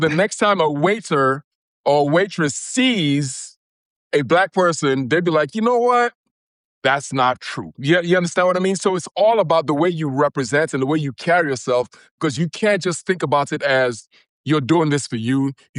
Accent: Nigeria; When you hear me speak, I speak like an American, right? But if you were to ask me where I'm from, the first thing that comes out of my mouth is Nigerian. I'm Nigerian. Now, I say that not only because my parents are Nigerian and, you know, I was raised in a Nigerian household.

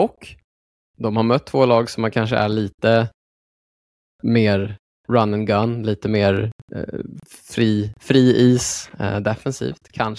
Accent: Sweden; Alltså, som svensk vill man ju säga Gabriel Landeskogs ledarskap.

